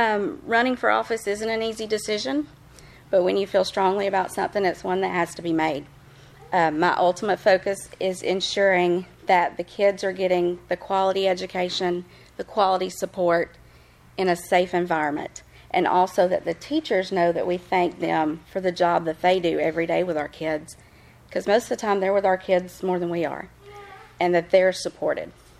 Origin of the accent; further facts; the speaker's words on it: Georgia, United States; I'm a lifetime resident of White County, a product of White County school systems.